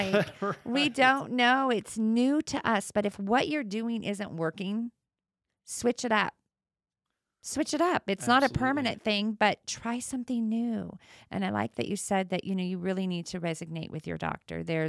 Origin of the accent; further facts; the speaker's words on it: California, United States; My hometown back in California is burning once again, and the town I fled from is on evacuation notice again.